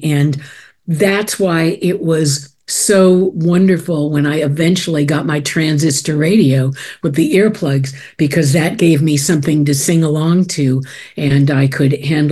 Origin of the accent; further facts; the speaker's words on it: Los Angeles, California, United States; No, not Pasadena. I grew up actually in mid-LA. Not far from where I live now.